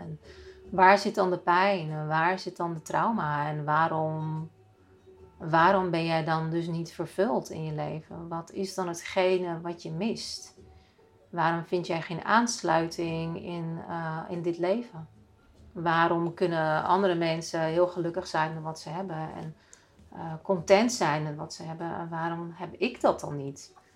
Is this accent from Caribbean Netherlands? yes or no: no; Russia; Nou ja, dan kom ik dus uit Rusland, uit het communistische regime